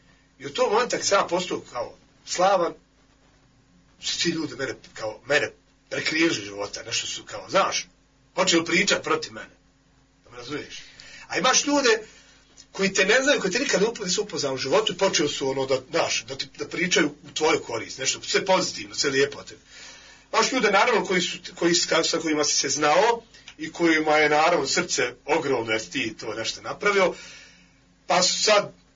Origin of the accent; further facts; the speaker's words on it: Bosnia & Herzegovina; Posebno je izražena kod nas, u Bosni, kad kažem kod nas, u Bosni i na Balkanu.